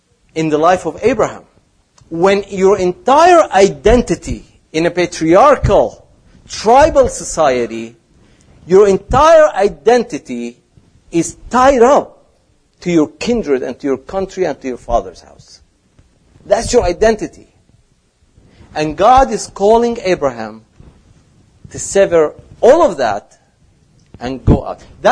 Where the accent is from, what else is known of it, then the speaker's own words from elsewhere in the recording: Syria; as I was growing up in Syria, many people who had left and come back